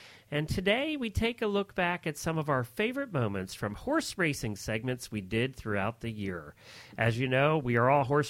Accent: Lexington, Kentucky, United States; from Lexington, Kentucky

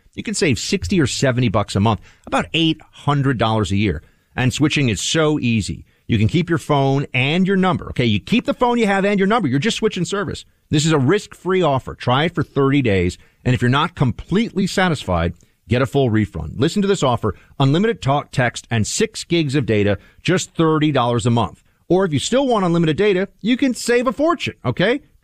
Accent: United States; These are things that I don't like saying things like this, because as an American, it upsets me.

